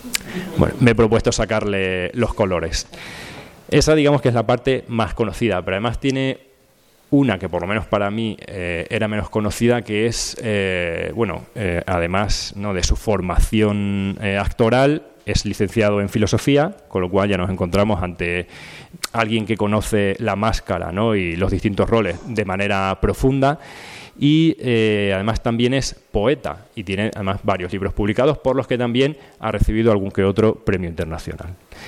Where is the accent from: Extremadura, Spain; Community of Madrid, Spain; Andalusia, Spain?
Extremadura, Spain; para los que venimos de Extremadura